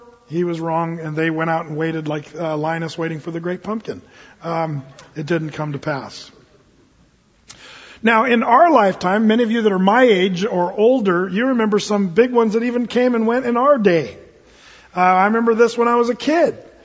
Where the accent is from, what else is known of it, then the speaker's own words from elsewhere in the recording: Medford, Oregon, United States; See, I'm from Medford, and he's right.